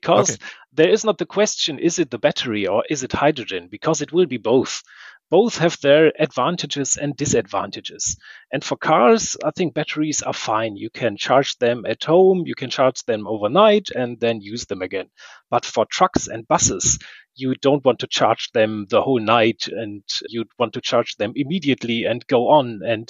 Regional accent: North Rhine-Westphalia, Germany; born there; English is a second language; now in Lohr, Germany; I was born near Cologne and studied industrial engineering. But now I'm living in Franconia, near Lohr

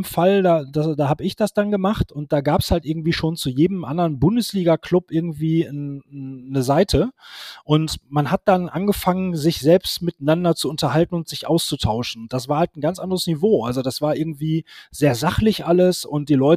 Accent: North Rhine-Westphalia, Germany; ich war auch immer schon ein Ruhrgebietsmensch, ne? Ich war immer schon ganz zufrieden mit meiner Heimat so

